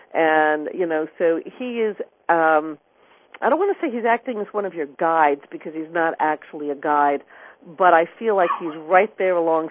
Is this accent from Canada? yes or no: no; Brooklyn, New York, United States; accent: New York; Well, I've got one of those also, because I was born and raised in Brooklyn.